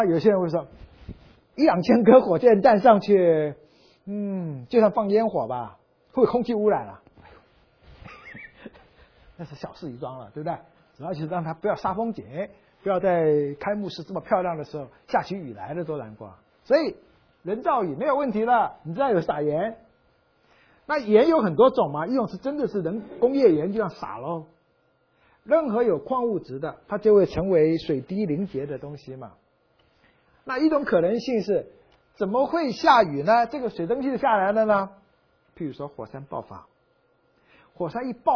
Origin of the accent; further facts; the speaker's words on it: Taiwan; 我在台湾长大的，38度就快死掉了，46我无法想象了。